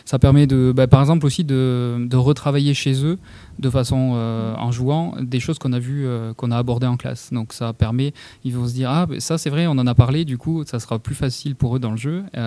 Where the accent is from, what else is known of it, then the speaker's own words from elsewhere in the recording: Bourgogne-Franche-Comté, France; accent: Toulouse; Alors, moi je viens d'à côté d'Audincourt, même si j'ai un accent toulousain.